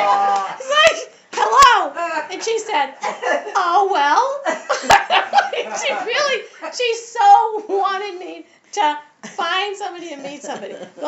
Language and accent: English; New England, United States; because, you know, I'm from New England, and we have manners, and you don't do that to people.